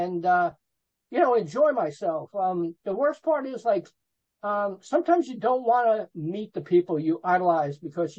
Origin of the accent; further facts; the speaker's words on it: Kearny, New Jersey, United States; also born or lived in Brooklyn / Queens; now in Woodbridge, United States; I was born in Brooklyn. I lived in Queens till I was about 5 years old. Then I moved over to Kearny, New Jersey. Now I live in Woodbridge, New Jersey.